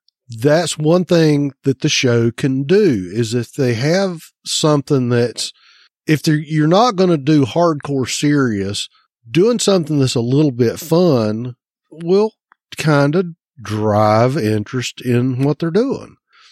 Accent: North Carolina, United States; Noon, growing up in North Carolina, we had Mid-Atlantic Championship Wrestling.

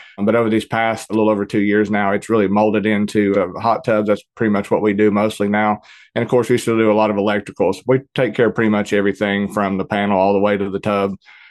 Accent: Tennessee, United States; So I was born and raised here in Tennessee. Used to go to the Smokies every single weekend or maybe every other weekend as a kid.

